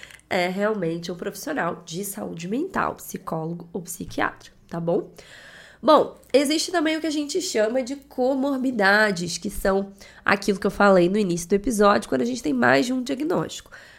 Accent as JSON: {"language": "Portuguese", "region": "Rio de Janeiro", "country": "Brazil", "tie": "born or raised there", "said": "Eu morei um tempo em São Paulo, sou carioca, moro no Rio, a vida inteira no Rio, mas passei algumas temporadas morando em São Paulo por conta do trabalho do meu filho"}